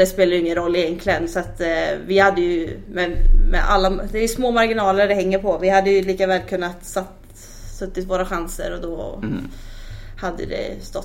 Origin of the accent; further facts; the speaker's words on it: Mariestad, Västra Götaland County, Sweden; Ja, jag kommer ju då från Mariestad.